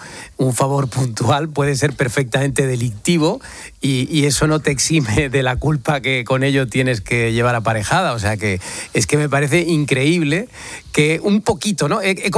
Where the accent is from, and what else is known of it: Spain